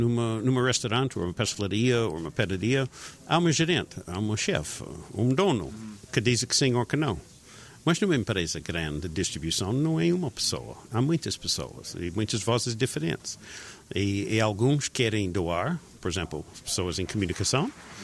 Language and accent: Portuguese; Richmond, Virginia, United States; Portuguese is a second language; na minha terra, que é Richmond, Virginia.